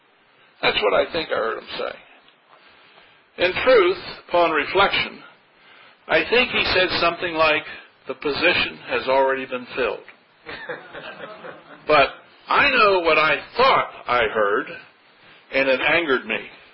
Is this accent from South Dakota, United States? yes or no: no; Hagerstown, Maryland, United States; I graduated law school. Went back to my hometown, Hagerstown.